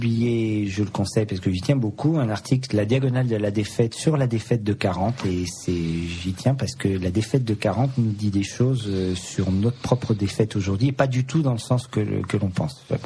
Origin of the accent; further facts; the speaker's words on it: France; C'est très intéressant de dire ça en tant que Français.